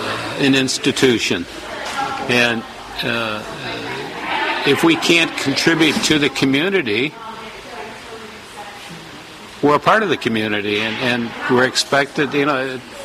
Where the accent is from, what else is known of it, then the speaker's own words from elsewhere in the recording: Detroit, Michigan, United States; Well, I'm working right in Osborne High School, and I grew up in Northwest Detroit